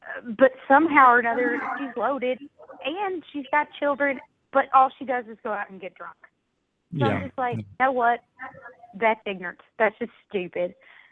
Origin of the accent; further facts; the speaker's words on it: Kentucky, United States; Can you tell I'm from Kentucky today?